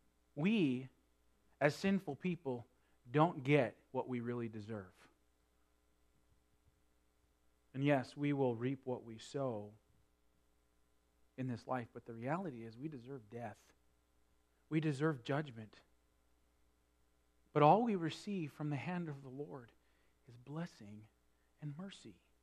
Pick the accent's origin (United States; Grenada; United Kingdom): United States; North Dakota; growing up in North Dakota, in the summertime, it'd get hot, it'd get muggy.